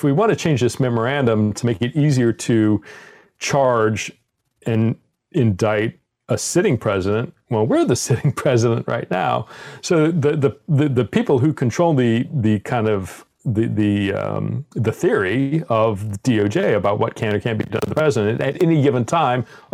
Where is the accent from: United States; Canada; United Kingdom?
United States; So as an American, as a national security professional, I was listening to this whole speech in disbelief and horror